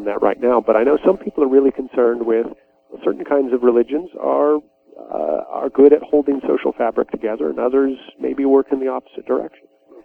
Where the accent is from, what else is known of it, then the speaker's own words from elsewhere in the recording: United States; now in United Kingdom; as an American living in Britain